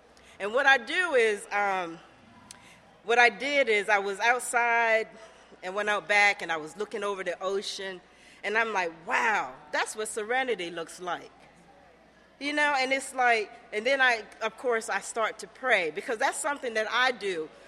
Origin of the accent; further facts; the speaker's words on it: Somerset County, Maryland, United States; I grew up in this area. I grew up on the Eastern Shore. And I grew up in a little town called Somerset County, which is like an hour and a half away from here.